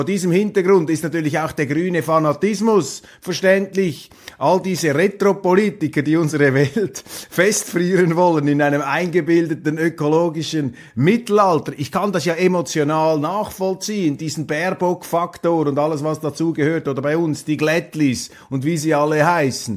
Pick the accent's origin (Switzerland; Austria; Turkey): Switzerland